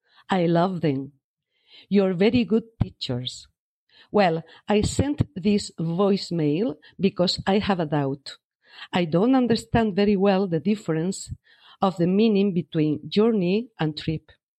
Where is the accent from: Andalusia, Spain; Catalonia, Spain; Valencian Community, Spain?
Andalusia, Spain; English is a second language; now in Madrid, Spain; I'm from Andalusia, but I live in Madrid.